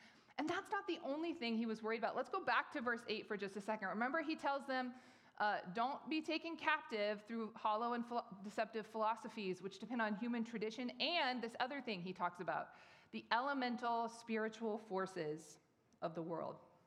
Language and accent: English; Alaska, United States; I grew up in Alaska. We went to the same church my whole life